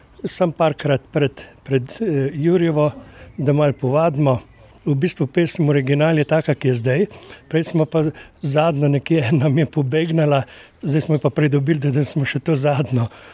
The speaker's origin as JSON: {"language": "Slovenian", "town": "Radeče", "region": "Lower Sava", "country": "Slovenia", "lives_now": "Šentjur, Slovenia", "said": "Žena je tukaj dol bila doma, jaz sem iz Radeč, prihajam, zdaj smo pa tule že 15 let."}